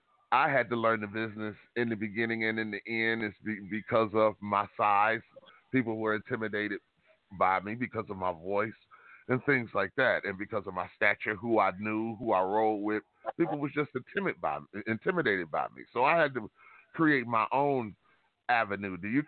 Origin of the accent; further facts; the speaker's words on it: Detroit, Michigan, United States; I tell people, you know, I'm from the East. You know, I'm born and raised in Detroit.